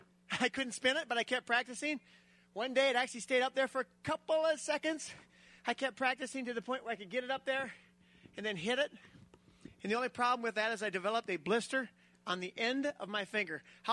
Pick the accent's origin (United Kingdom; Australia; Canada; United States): United States; South Dakota; I grew up in South Dakota. I still live there. I grew up in a family of 12 children.